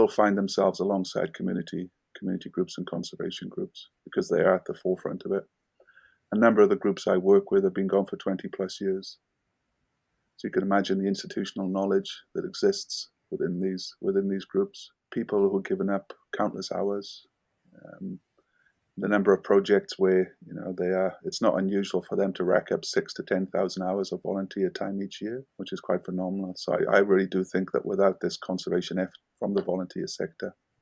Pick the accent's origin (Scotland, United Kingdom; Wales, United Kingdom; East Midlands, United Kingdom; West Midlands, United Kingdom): Wales, United Kingdom; now in New Zealand; I was born and raised in South Wales in the United Kingdom. My partner is a Kiwi. We met overseas 27, 28 years ago, and then I came here to New Zealand about 25 years ago.